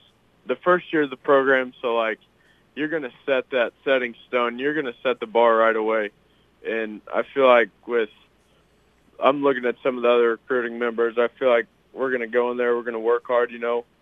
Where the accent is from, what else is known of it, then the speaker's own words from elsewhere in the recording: Cairo, Missouri, United States; now in Coon Rapids, United States; I was actually born and raised in Cairo, Missouri, and Moberly is just about 5 minutes away, so it's a neighboring town, and grew up there for most years of my life, moved up to Coon Rapids about 4 years ago